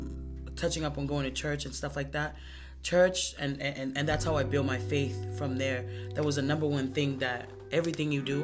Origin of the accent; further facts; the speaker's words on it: Tonga; also born or lived in Compton, California, United States; I grew up in Tonga, the island of Tonga, and I was born out here in Compton, California.